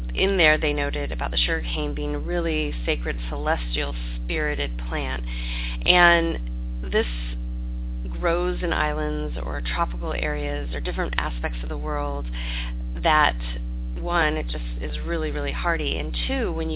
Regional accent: Hawaii, United States; born there; For example, I was born in Hawaii, and I really always crave tropical fruit, crave coconuts, I crave those things from the islands, because it's part of my being

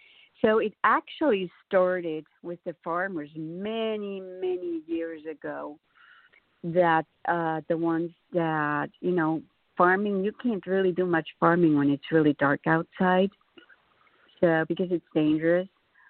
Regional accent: Switzerland; I know as a child, where I grew up in Switzerland

